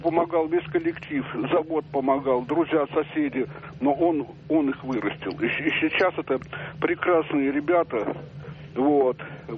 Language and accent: Russian; Saint Petersburg, Russia; я ленинградец.